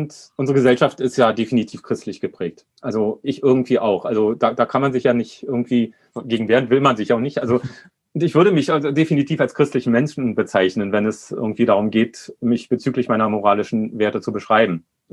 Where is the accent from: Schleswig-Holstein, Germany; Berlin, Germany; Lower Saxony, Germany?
Berlin, Germany; born there; Ich bin 1970 in Berlin geboren, also jetzt so ein gutes halbes Jahrhundert alt.